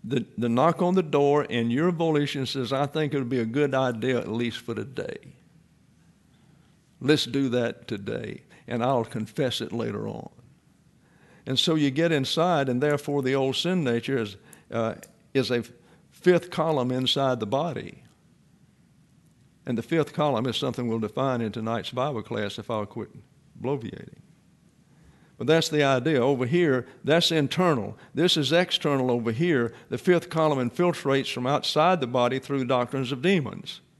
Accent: the South, United States; I am from the South, after all.

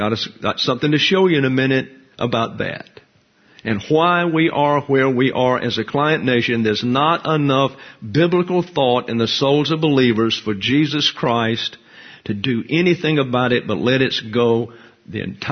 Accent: the South, United States; I grew up with them. I'm from the South, for Pete's sakes.

